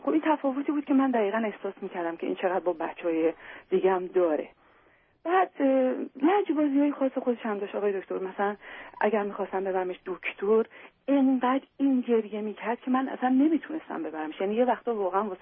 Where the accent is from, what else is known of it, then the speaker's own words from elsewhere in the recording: Iran; now in United States; حدوداً همون 8 سال، 8 سال رو از ایران اومدیم